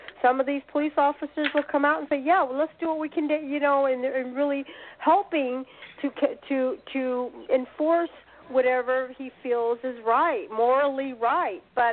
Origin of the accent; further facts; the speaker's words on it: California, United States; I don't remember when I was growing up in California back in the 60s